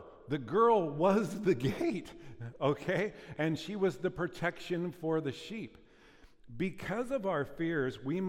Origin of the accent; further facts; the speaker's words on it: Pleasant Hill, United States; I grew up in Pleasant Hill, graduated from there, so we're kind of out in the country.